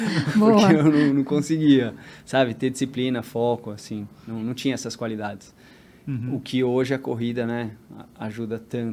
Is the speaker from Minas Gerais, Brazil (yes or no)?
no; São Paulo, Brazil; Sou de São Paulo.